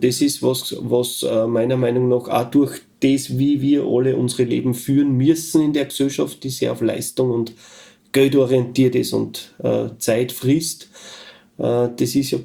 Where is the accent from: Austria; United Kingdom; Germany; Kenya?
Austria; Salzkammergut; Gerade bei uns im Salzkammergut gibt's wahrscheinlich woanders auch, aber da kenne ich es halt nicht, so ganz bestimmte Essen zu bestimmten Anlässen.